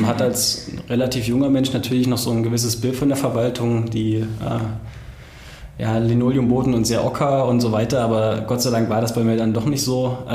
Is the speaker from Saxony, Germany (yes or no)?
yes; Leipzig, Saxony, Germany; ich hatte einfach Lust, wieder her zurückzukommen, weil ich gebürtiger Leipziger bin.